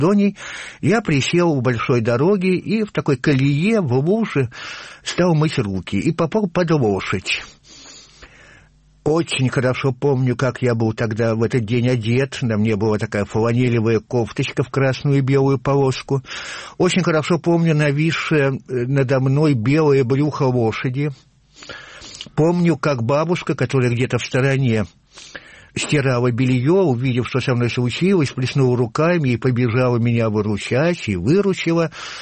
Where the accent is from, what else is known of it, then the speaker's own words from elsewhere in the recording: Saint Petersburg, Russia; Я петербуржец, ну и я вот уже 70 лет, можно сказать, разделяю судьбу этого города.